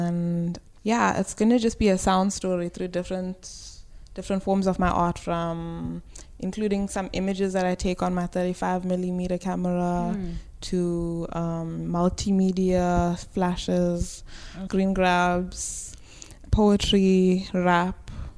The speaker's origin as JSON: {"language": "English", "country": "South Africa", "said": "Like, I am from South Africa."}